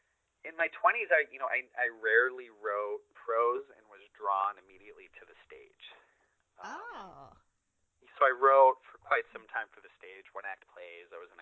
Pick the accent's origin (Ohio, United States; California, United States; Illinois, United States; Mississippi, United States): Illinois, United States; Chicago; My, you know, growing up in Chicago and then outside of Chicago as well later